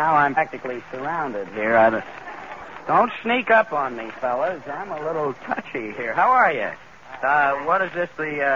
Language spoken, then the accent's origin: English; New Jersey, United States; Well, good old New Jersey, my home state.